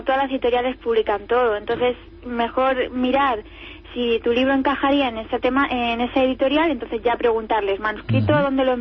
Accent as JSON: {"language": "Spanish", "town": "Alicante", "region": "Valencian Community", "country": "Spain", "said": "Y esa misma semana en Alicante, en mi tierra."}